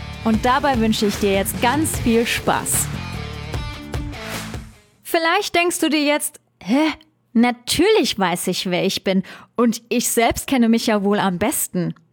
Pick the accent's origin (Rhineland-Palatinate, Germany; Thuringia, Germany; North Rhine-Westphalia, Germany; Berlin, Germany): Rhineland-Palatinate, Germany; Trier; habe meine Heimatstadt Trier so geliebt